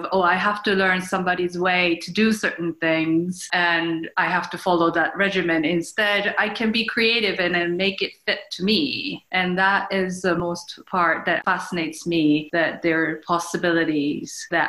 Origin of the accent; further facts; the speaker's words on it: Japan; English is a second language; moved away as an adult; now in Denver, United States; I was born and raised in Japan until I was 19 years old, and I moved to United States to attend university here. Since then, I just decided to stay and start working as a therapist, and I got family, and now I'm located in Denver.